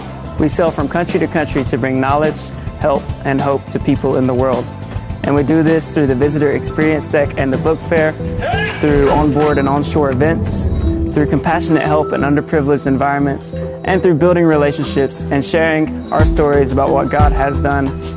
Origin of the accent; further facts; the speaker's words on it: United States; I'm from the United States. I'm 20 years old, and I work in the engine department of the MV Logos Hope.